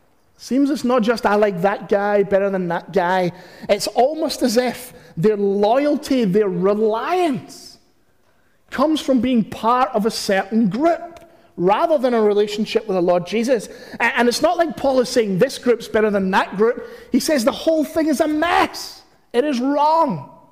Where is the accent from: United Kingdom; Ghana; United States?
United Kingdom; Glasgow, Scotland; now in London, United Kingdom; When I was growing up in Glasgow